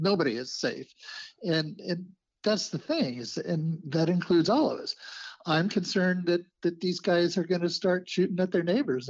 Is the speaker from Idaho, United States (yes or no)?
yes; Idaho, United States; I grew up in Southern Idaho, right?